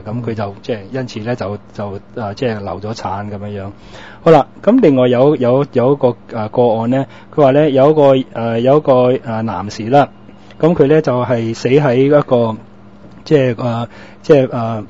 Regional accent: Hong Kong; 我哋香港人

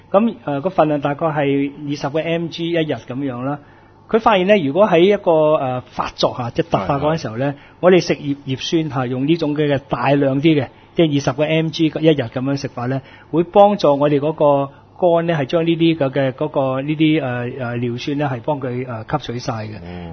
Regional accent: Hong Kong; 我哋香港人

